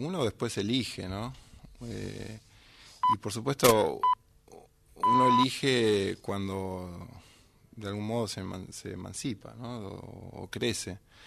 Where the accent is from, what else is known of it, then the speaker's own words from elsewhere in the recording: Buenos Aires, Argentina; born there; Yo nací en Buenos Aires, sí.